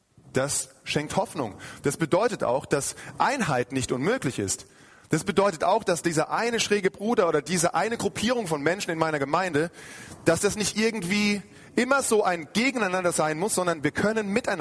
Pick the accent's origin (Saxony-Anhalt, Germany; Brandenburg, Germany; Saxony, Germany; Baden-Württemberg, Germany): Baden-Württemberg, Germany; Mannheim; Ich komme zwar aus dem Süden Mannheims